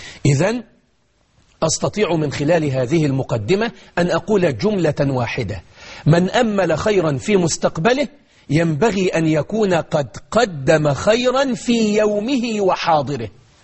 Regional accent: Egypt; إننا في هذه الأيام في بلدنا مصر

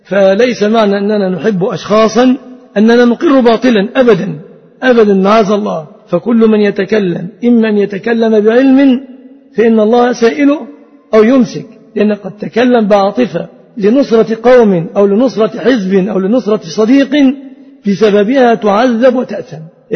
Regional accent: Egypt; فأسأل الله أن يحفظ بلادنا مصر

